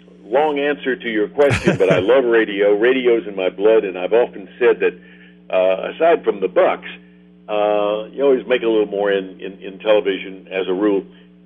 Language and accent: English; Jackson, Tennessee, United States; also born or lived in Memphis; now in Los Angeles, United States; And my Sunday school teacher gave me my first job in Jackson, Tennessee, which was my hometown.